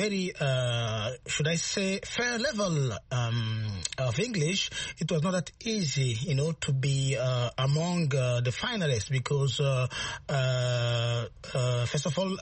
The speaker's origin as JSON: {"language": "English", "country": "Burkina Faso", "said": "I'm a journalist and I come from Burkina Faso."}